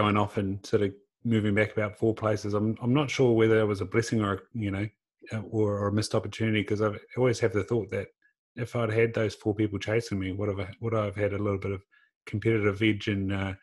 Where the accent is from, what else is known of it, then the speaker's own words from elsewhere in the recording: Invercargill, Southland, New Zealand; growing up in Invercargill, seeing things like the Kepler, seeing things like Coast to Coast